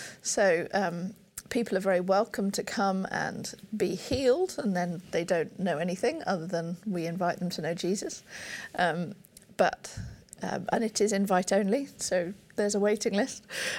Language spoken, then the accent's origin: English; Burundi; I'm a missionary kid. And I grew up in Burundi.